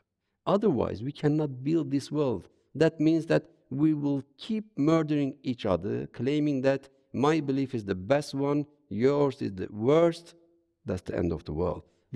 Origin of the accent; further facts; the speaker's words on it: Turkey; And I come from Turkey, a Muslim country. I was raised with traditional madrasa religious education. Then I converted to atheism. Now I call myself atheist